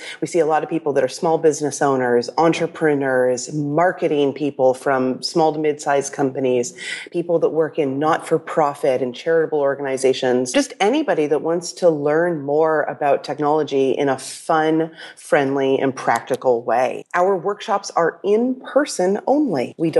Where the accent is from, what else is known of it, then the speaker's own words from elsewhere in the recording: Canada; So I am Canadian, and I'm hanging out up here in Toronto, Canada